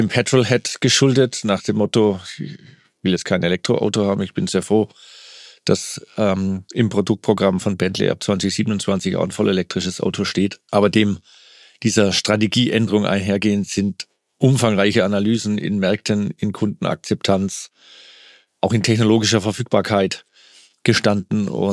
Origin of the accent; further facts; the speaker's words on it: Stuttgart, Baden-Württemberg, Germany; born there; geboren in Stuttgart.